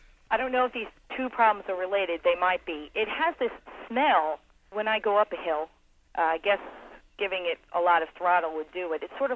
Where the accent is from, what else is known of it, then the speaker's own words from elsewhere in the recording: Kansas City, United States; from Kansas City.